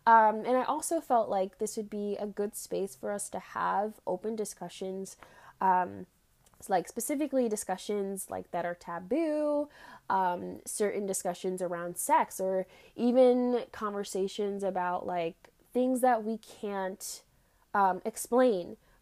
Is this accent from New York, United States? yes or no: yes; Long Island, New York, United States; I'm the host of Butterfly Effect and I am from Long Island, New York.